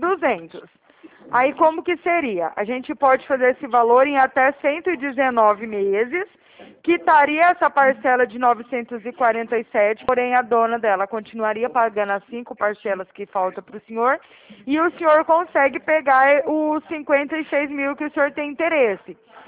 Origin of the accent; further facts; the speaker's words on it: Araraquara, São Paulo, Brazil; eu sou de Araraquara, São Paulo